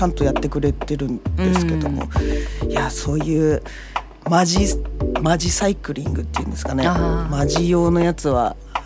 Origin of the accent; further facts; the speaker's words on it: Eniwa, Hokkaido, Japan; だから例えばうちの実家は恵庭にあるわけですけども